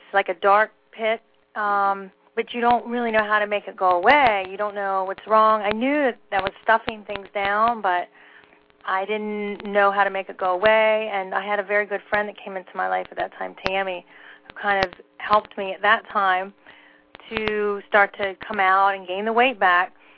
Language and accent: English; Maryland, United States; It was like an hour and a half away, because we grew up in Maryland, and my mom fought them the whole way there.